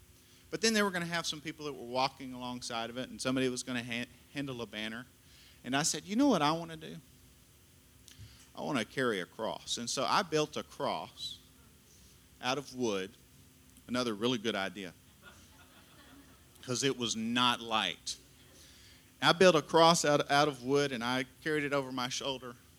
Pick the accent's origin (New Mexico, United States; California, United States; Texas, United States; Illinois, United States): Texas, United States; Terrell; I grew up in Terrell.